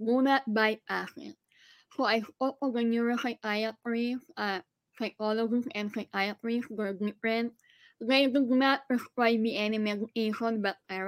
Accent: Philippines; moved away; I'm an immigrant. I'm Filipino. Of course, I'm strong.

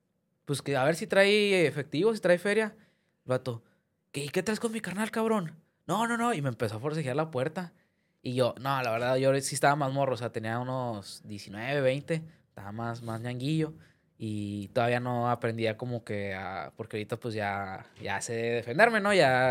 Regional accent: Escobedo, Nuevo León, Mexico; fue allá en Escobedo, de donde nosotros somos.

